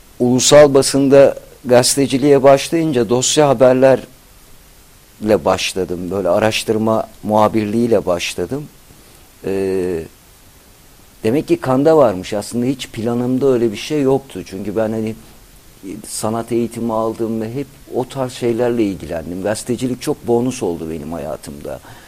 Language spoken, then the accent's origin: Turkish; Black Sea Region, Turkey; also born or lived in Kayseri; Çerkez damarı, işte Karadeniz'de yetişip Laz damarı, Kayserliyim falan böyle damarlar birleşince